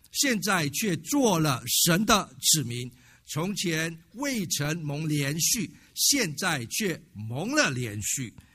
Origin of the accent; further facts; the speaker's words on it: Malaysia; moved away; 我不再是属于马来西亚的公民，进到马来西亚去探亲。为什么觉得怪怪？因为那是我出生的地方，那是我长大的地方，那属于我的地方。